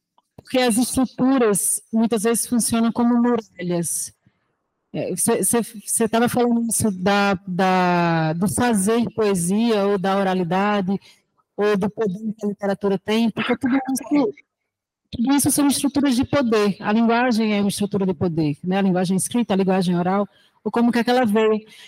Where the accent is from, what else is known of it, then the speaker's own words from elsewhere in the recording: Milan, Lombardy, Italy; Eu sou de Milão.